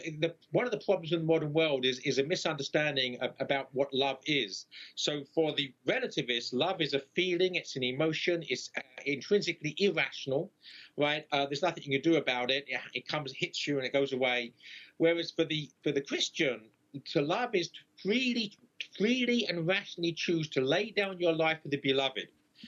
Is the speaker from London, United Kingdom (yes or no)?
yes; London, United Kingdom; accent: London; moved away as an adult; now in United States; I grew up in the East End of London in England. So the accent you see is a London accent, somewhat mutilated by 20 years in the United States.